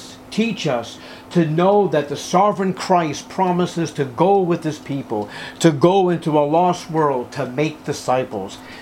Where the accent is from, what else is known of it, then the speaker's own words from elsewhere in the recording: Topeka, Kansas, United States; "Well, we're from Topeka, Kansas."